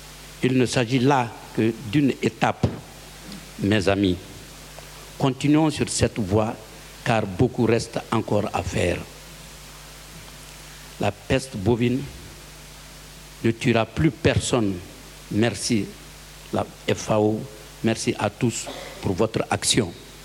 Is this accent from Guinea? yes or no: yes; Guinea; un petit-fils de griot et un griot, artiste, musicien, chanteur. Je viens de la République de Guinée.